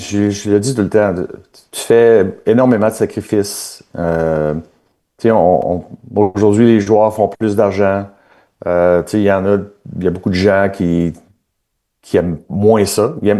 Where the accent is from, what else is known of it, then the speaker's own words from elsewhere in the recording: Quebec, Canada; moi, je viens du Québec, je viens au Canada.